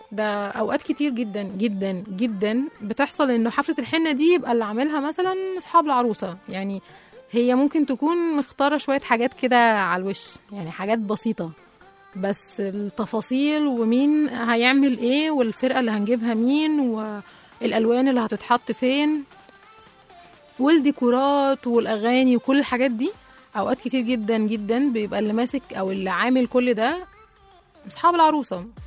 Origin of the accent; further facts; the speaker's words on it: Egypt; يعني احنا كمصريين مثلا تعمل كارثة ما تعملش كارثة